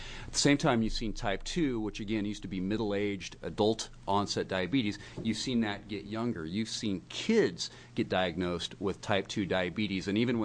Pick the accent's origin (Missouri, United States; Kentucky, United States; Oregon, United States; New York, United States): Oregon, United States; Westland; I'm from Westland, Oregon.